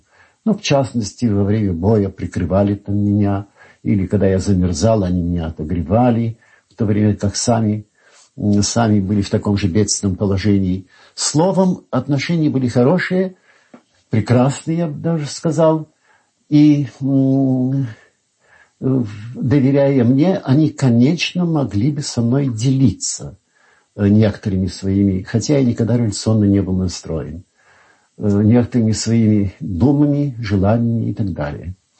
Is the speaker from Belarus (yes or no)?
no; Warsaw, Masovian Voivodeship, Poland; also born or lived in Ivangorod; Я родился в Польше в 1891 году, и в частности в крепости Ивангород, где отец мой служил военным врачом в Ивангородской крепостной артиллерии.